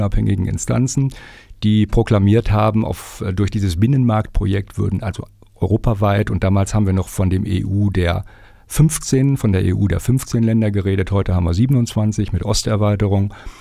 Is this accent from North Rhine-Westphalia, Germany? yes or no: yes; North Rhine-Westphalia, Germany; im Rheinland unterwegs gewesen, wo ich herkomme, im Bergischen Land